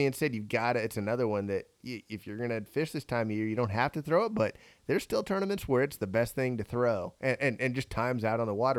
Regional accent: Arizona, United States; And I'm from Arizona. I'm thin-blooded.

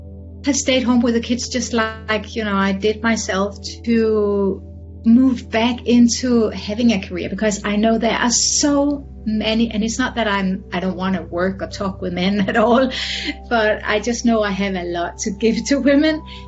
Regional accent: Denmark; English is a second language; moved away as an adult; now in South Florida, United States; I have an accent. So I live in America. I live in South Florida. I'm originally from Denmark. I've been here 14 years. I moved here with my family

